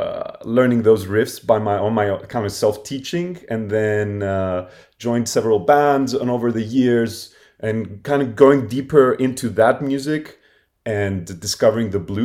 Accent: Cyprus; So I was born and raised on the Mediterranean island of Cyprus. So my heritage is Greek Cypriot. And so growing up there, exposed to the local music of the island, which is Greek as well as Middle Eastern.

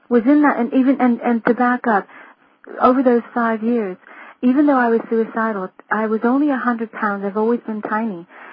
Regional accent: Arizona, United States; also born or lived in Europe; I was born at Luke Air Force Base in Arizona. My father was a fighter pilot. I grew up in Europe, and my father retired in Phoenix when I was 14. And then I went to all 4 years of high school in Arizona

